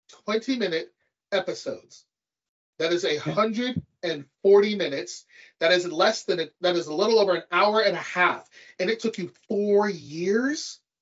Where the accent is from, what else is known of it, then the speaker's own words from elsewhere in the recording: United States; because I'm an American swine who doesn't know who's uncultured.